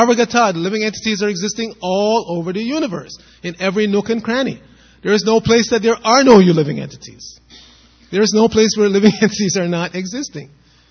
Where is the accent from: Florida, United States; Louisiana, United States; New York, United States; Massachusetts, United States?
New York, United States; New York City; I grew up in New York City, and you ride the subway sometimes, and you see a lot of crazy people talking to themselves